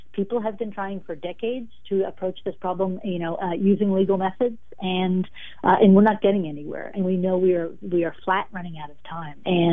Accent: Seattle, Washington, United States; Because, you know, I'm a poet from Seattle.

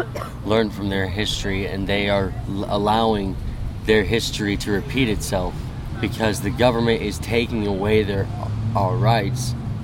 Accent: Louisiana, United States; also born or lived in Tacoma / Oregon City; now in Portland, United States; I was born in Tacoma, grew up in Louisiana, went to high school in Oregon City, Job Corps in Glide, now I'm homeless in Portland.

